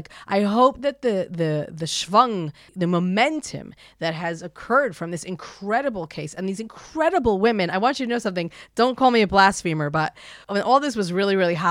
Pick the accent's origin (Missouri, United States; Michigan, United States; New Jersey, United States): New Jersey, United States; Lakewood; I'm from Lakewood originally, you know.